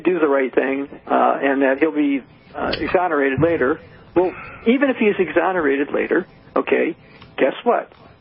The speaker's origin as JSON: {"language": "English", "region": "Michigan", "country": "United States", "tie": "born or raised there", "said": "I grew up in Michigan. We hunted."}